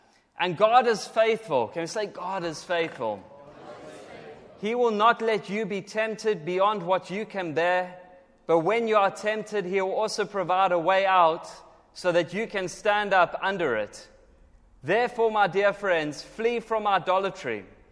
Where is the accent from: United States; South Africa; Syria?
South Africa; now in United Kingdom; Because we are in Britain, but I'm from South Africa